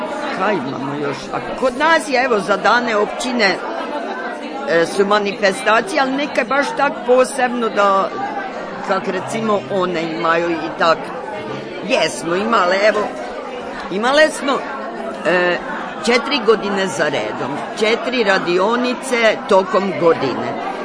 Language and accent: Croatian; Kalinovac, Koprivnica-Križevci County, Croatia; born there; Nisam, ja sam rođena u Kalinovcu, a u data u Ferdinandovcu.